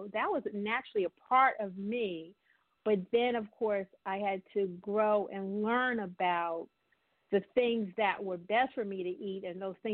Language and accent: English; New Jersey, United States; when I grew up in New Jersey, and we had wonderful soil in New Jersey. And I remember everyone in the community had a garden.